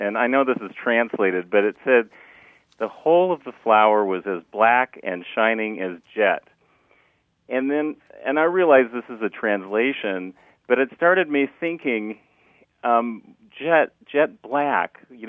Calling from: San Diego, California, United States; San Diego.

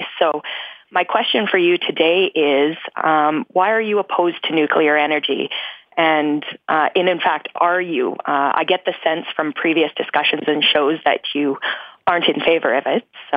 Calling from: Saskatoon, Saskatchewan, Canada; I'm calling from Saskatoon, Saskatchewan.

